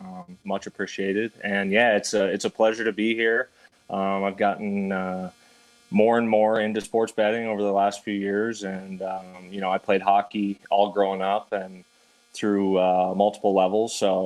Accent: Colorado, United States; So born and raised in Colorado and ended up playing junior hockey in the USHL for the Green Bay Gamblers.

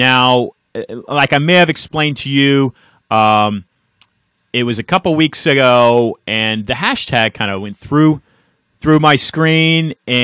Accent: San Francisco, California, United States; Originally, I'm from San Francisco

